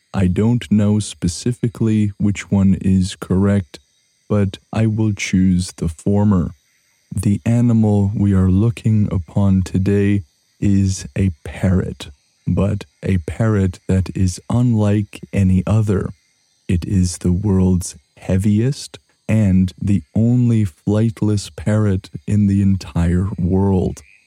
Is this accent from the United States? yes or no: no; Canada; To me, as a Canadian, all of these sorts of trees and native creatures that fill these forests fill me personally with awe.